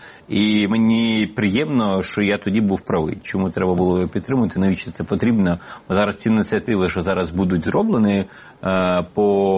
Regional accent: Lviv, Lviv Oblast, Ukraine; А сам я з Львова, звичайно.

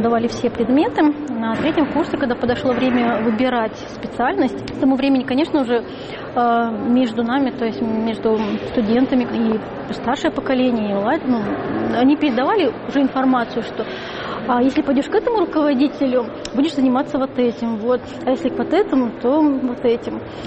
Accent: Kazakhstan; born there; Я родилась в Казахстане, в небольшом поселке

